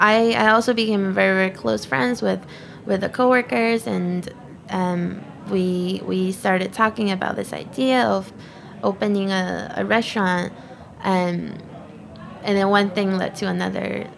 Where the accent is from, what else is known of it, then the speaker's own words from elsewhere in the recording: Tangshan, Hebei, China; English is a second language; Our hometown is called Tangshan, which is this small city 2 hours away from Beijing.